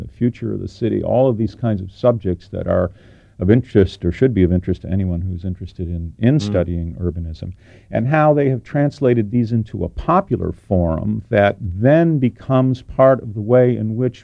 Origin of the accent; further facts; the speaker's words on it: New York, United States; now in California, United States; I grew up in New York, which is sort of a film capital, and then I moved to California